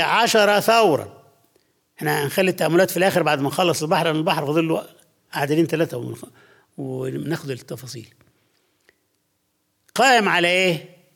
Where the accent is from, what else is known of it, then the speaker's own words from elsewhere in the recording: Sudan; أنا أشكر ربنا واحد هداني كتاب إنسايكلوبيديا أول ما جيت من السودان